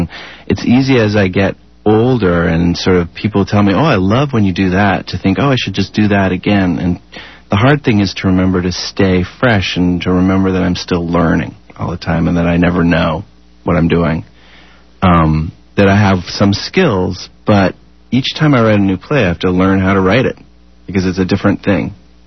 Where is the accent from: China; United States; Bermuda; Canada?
Canada; I'm Canadian, I'm gay, I'm white, I'm male, I'm 46